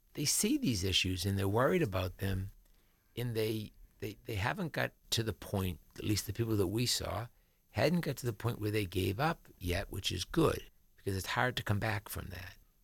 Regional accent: Massachusetts, United States; So the church that I went to growing up outside of Boston is now condos

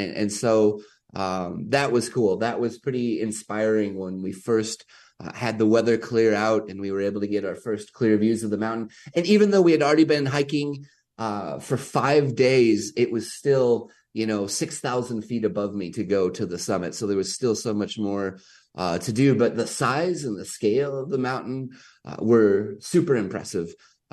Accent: Kansas City, Missouri, United States; A friend of mine, I grew up in Kansas City, and a friend of mine has a small adventure travel company

